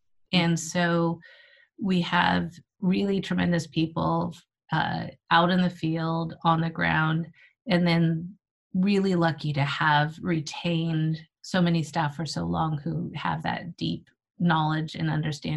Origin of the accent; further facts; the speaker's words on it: Paradise, California, United States; So I grew up in Paradise and I went to college and then I did AmeriCorps.